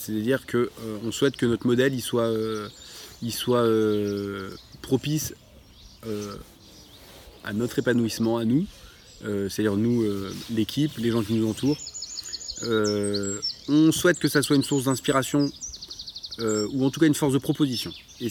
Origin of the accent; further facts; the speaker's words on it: Rennes, Brittany, France; parce qu'on est rennais à la base, et rennais à 80 km.